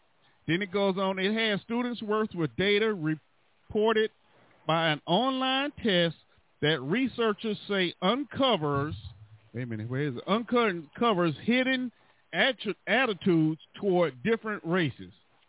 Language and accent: English; Florida, United States; No, I'm not from the country. I'm not from Texas, y'all. I'm from Florida.